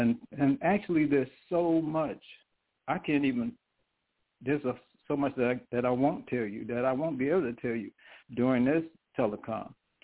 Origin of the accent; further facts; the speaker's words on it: Brooklyn, New York, United States; born there; also born or lived in Bronx / Queens; we lived in the Bronx. So I was born in Brooklyn. I lived for a very short while in Queens.